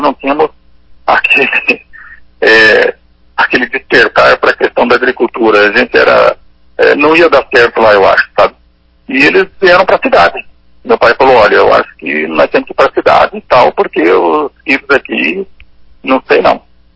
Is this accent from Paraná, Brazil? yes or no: yes; Alto Paraná, Paraná, Brazil; born there; Então eu nasci no sítio ali, o meu pai tinha um sítio lá, tem até hoje, né? Eu nasci lá na Água do Burro, né?